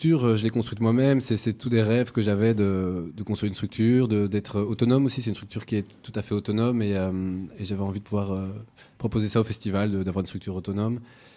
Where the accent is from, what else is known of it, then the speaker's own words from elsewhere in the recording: Belgium; C'est-à-dire que je suis belge, depuis toujours j'habitais en Belgique.